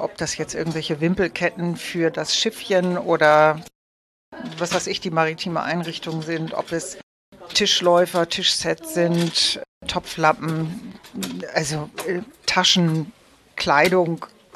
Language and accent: German; Hamburg, Germany; Ich komme aus Hamburg